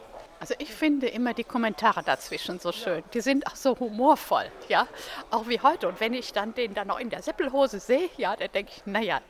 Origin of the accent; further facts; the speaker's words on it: Solingen, North Rhine-Westphalia, Germany; Wir sind aus Solingen und ganz treue WDR3-Hörer.